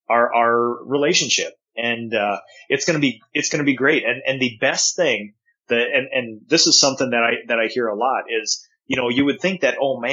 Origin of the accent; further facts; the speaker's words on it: North Korea; because I grew up in North Korea